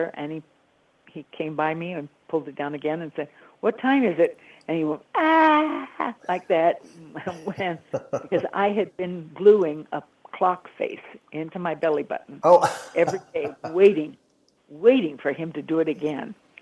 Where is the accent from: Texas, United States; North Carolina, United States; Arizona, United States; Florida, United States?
Arizona, United States; Phoenix; when I was growing up in Phoenix, Arizona